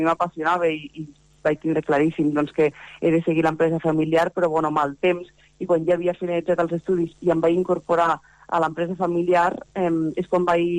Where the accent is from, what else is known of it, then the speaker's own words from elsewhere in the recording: Agramunt, Catalonia, Spain; el ser de Gramunt de tota la vida